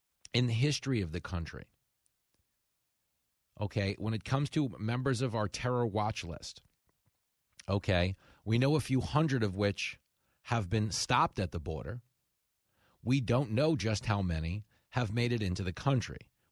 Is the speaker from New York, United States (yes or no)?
yes; Levittown, New York, United States; I grew up in Levittown around a bunch of old men